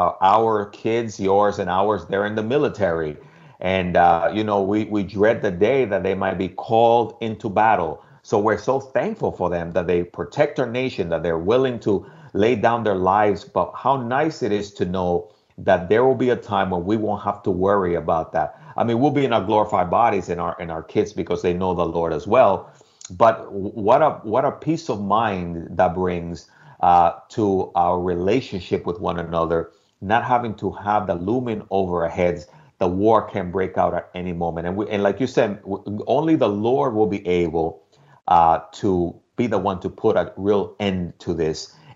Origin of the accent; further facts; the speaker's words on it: Dominican Republic; And I'm from the Dominican Republic, Nathan, and we always kind of sat under mango trees, not fig trees.